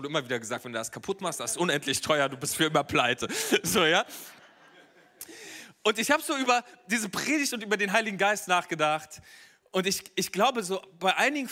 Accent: Berlin, Germany; Bei uns zu Hause in Berlin, bei meinen Eltern, gab es das normale Geschirr und es gab das gute Geschirr für besondere Anlässe.

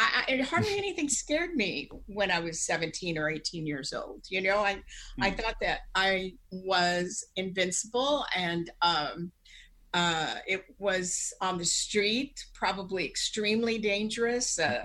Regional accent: Dallas, Texas, United States; I'm from Dallas, and we had a really wonderful theater company where I went to high school.

